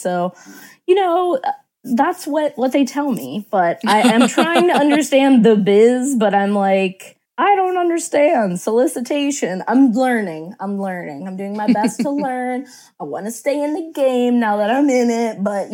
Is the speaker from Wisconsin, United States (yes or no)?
no; Pittsburgh, Pennsylvania, United States; And the story takes place in Pittsburgh, which is my hometown.